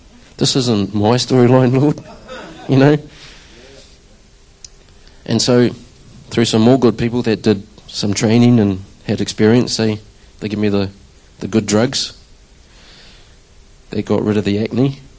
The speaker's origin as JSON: {"language": "English", "town": "Rotorua", "region": "Bay of Plenty", "country": "New Zealand", "tie": "born or raised there", "also_born_or_lived": "Queensland, Australia", "said": "I've grown up in Rotorua all my life, in that smelly egg place, as some people would say. It doesn't smell."}